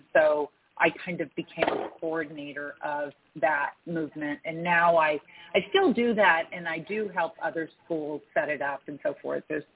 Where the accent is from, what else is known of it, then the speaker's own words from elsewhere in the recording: Los Angeles, California, United States; they were all from the Northeast Coast, basically, and I was coming from Los Angeles.